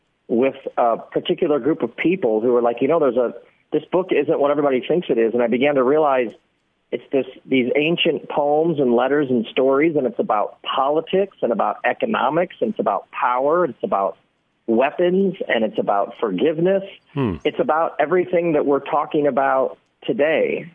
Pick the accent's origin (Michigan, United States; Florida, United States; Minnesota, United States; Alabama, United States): Michigan, United States; Okemos; my mom grew up in Los Angeles, so I grew up in Okemos, Michigan, visiting Los Angeles as a kid even.